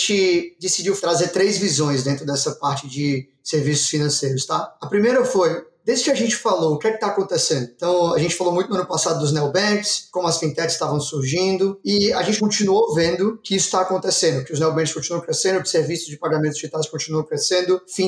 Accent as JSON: {"language": "Portuguese", "region": "Ceará", "country": "Brazil", "said": "sou do Ceará, né? Como vocês já devem ter sabendo."}